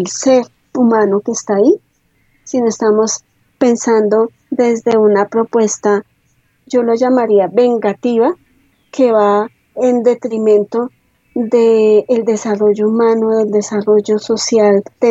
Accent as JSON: {"language": "Spanish", "country": "Colombia", "said": "Nosotros como colombianos hemos normalizado la muerte"}